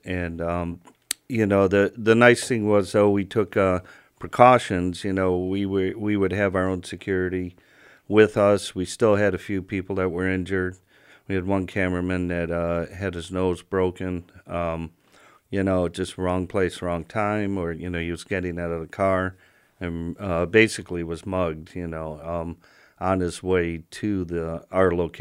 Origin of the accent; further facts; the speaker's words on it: Chicago, Illinois, United States; Well, yeah, because I grew up in Chicago